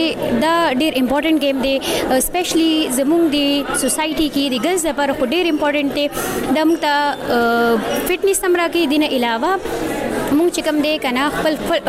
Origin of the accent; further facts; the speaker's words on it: Peshawar, Khyber Pakhtunkhwa, Pakistan; او زه هم د پېښور یم